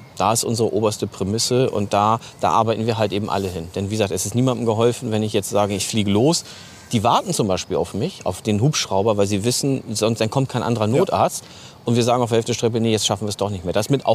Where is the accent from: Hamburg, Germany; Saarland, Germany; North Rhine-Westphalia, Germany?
Hamburg, Germany; Ich bin jetzt gerade 50 Jahre alt geworden dieses Jahr. Bin gebürtiger Hamburger.